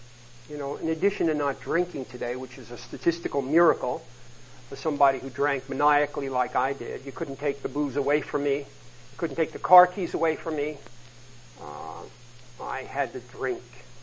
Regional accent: New York, United States; Although I come from New York, a dark, dank place

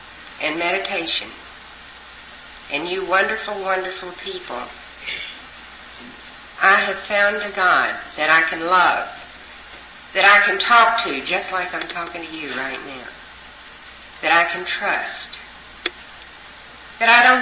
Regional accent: Texas, United States; I'm originally from Texas, and I've been looking for Texans ever since I've been here.

